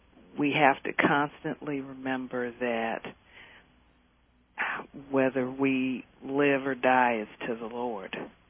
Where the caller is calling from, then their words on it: Atlanta, Georgia, United States; I'm from Atlanta, Georgia.